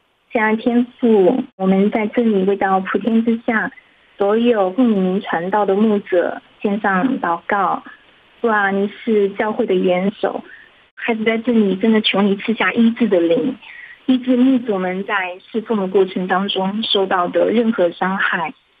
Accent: Jiangsu, China; 大家平安，我是江苏的

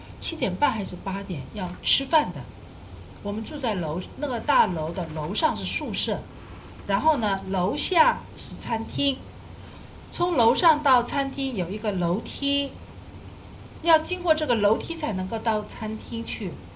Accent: northern China, China; moved away as an adult; now in Hong Kong; 因为我们都是北方人，我们不会讲广东话，所以即使当我刚开始来香港读神学的时候很痛苦，

